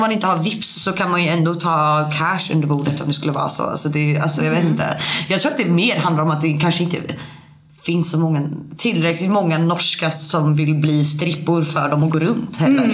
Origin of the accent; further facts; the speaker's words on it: Sweden; Och alla norska gäster var ju verkligen så... älskar ju att jag var svensk